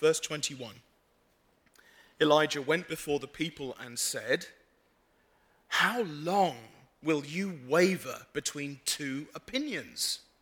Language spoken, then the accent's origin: English; England, United Kingdom; now in United States; As an Englishman, one of the greatest challenges I've had since coming to the United States is dealing with automated call centers.